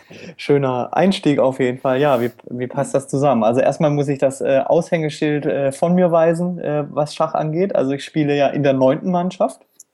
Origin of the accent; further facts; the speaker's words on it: Baden-Württemberg, Germany; also born or lived in Franconia, Germany / Palatinate, Germany; Also mein Vater kommt aus Karlsruhe, ich bin aber in Franken geboren, war im Kindergarten in der Pfalz und dann in Nordwürttemberg in der Nähe von Heilbronn bin ich dann zur Schule gegangen und eigentlich aufgewachsen.